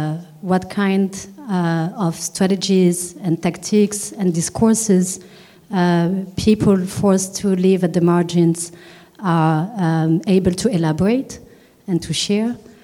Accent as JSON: {"language": "English", "country": "Morocco", "said": "Of course, because I'm from Morocco, there's a sort of special connection to him"}